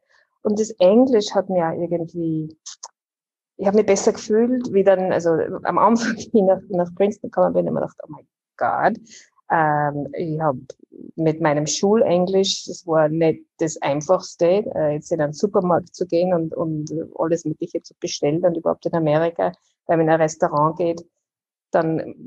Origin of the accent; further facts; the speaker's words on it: Wels, Upper Austria, Austria; moved away as an adult; also born or lived in Vienna; now in Barcelona, Spain; Also ich bin Oberösterreicherin, die du aus Wels, und bin aufgewachsen in Wels und dann mit ja, nach der Matura nach Wien, um zu studieren.